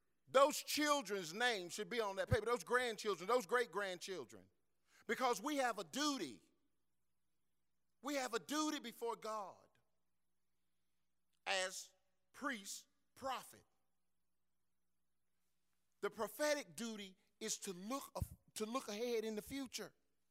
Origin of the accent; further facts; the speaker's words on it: LeGrand, North Carolina, United States; I'm from the country. I'm from LeGrand, North Carolina.